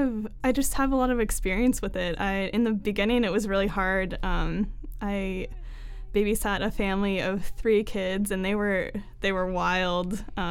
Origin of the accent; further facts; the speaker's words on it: Boulder, Colorado, United States; Well, I'm from Boulder, Colorado, originally.